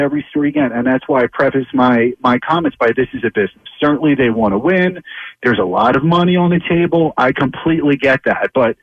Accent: Philadelphia, Pennsylvania, United States; I won't even, and I'm from Philly.

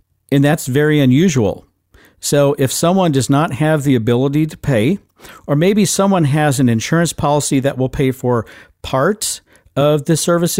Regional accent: Midwest, United States; can you tell I'm a Midwesterner? I think that's a Midwest thing.

